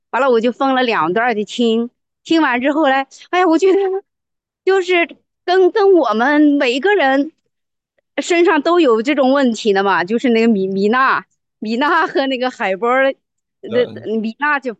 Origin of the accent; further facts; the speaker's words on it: Xiyang, Shanxi, China; 啊，对的啊，我是山西溧阳的